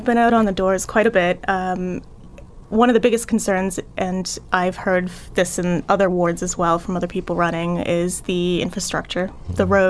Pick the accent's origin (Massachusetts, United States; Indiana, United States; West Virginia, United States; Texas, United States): Massachusetts, United States; Brockton; also born or lived in London, United Kingdom; So I'm born and raised in Brockton. I've lived in Ward 6 for over 30 years now.